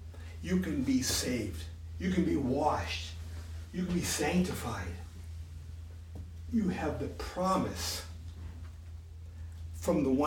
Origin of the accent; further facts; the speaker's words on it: Massachusetts, United States; born there; I'm born in Massachusetts. I'm just an American far, far, far away from Israel.